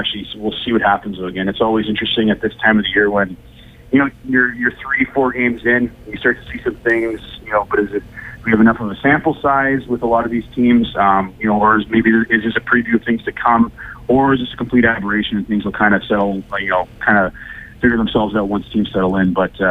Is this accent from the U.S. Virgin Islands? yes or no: no; Canada; Obviously, I say that's self-serving as a Canadian